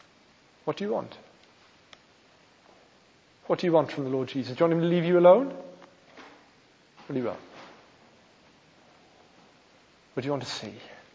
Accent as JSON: {"language": "English", "region": "Wales", "country": "United Kingdom", "tie": "born or raised there", "said": "I was brought up in South Wales."}